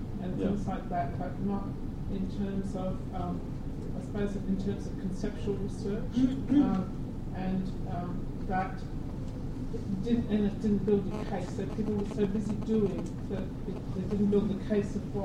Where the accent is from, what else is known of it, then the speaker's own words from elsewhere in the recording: Australia; I'm Australian, so I'm very outside of this discussion